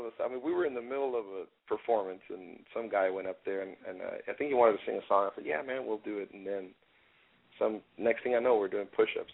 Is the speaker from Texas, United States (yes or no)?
yes; Texas, United States; growing up here in the local barrios here from where I grew up in South Texas, we would always bike ride, and it was the coolest thing.